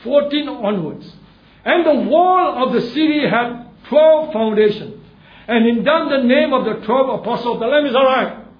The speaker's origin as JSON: {"language": "English", "country": "Singapore", "said": "Okay, I'm born here. I'm a Singaporean. My father is from China. He came here. But I'm not a China man."}